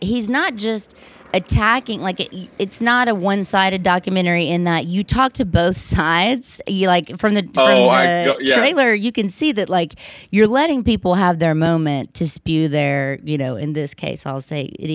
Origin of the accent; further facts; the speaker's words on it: the South, United States; accent: southern; I think she was probably trying to tell me to lose my southern accent